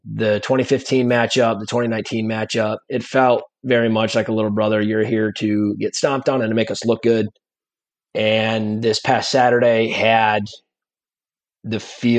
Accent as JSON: {"language": "English", "region": "South Dakota", "country": "United States", "tie": "born or raised there", "said": "I grew up in South Dakota, so I grew up going to see games at Coffin Alumni, saw a couple of the NDSU battles there in high school."}